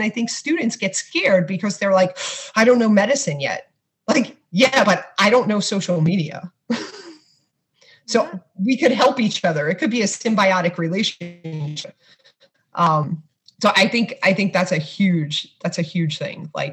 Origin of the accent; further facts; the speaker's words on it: Brooklyn, New York, United States; I tell my husband, I'm like, I grew up in Brooklyn, but we were so backwards.